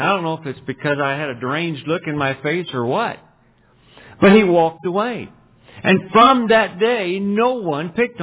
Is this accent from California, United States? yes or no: no; Texas, United States; Of course, I'm from Texas.